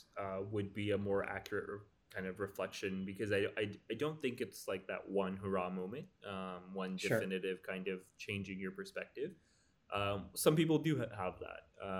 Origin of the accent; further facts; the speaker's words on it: Arab, Alabama, United States; I was born and brought up in Arab, Alabama, a town that, according to the 2011 census, had 4,595 people, out of which 99% were white Anglos, Anglophone Protestants, right?